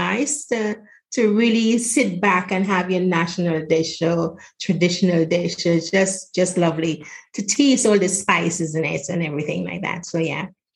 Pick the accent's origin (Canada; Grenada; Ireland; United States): Grenada; born there; I was born in Grenada. And Grenada is full of spices. So we are a spice island.